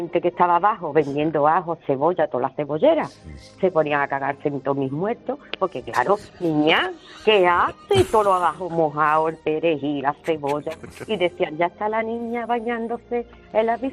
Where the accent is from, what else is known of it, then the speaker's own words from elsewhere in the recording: Jerez de la Frontera, Andalusia, Spain; yo soy de Jerez de la Frontera y yo me crié en la calle Doña Blanca, enfrente de Cimago, en el Otegaraje Centro.